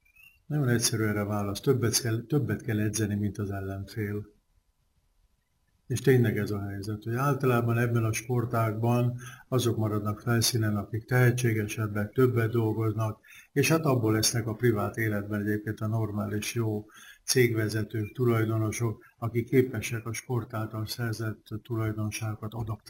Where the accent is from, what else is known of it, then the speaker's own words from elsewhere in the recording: Pécs, Baranya, Hungary; Ez Pécset volt, én pécsi vagyok gyárilag.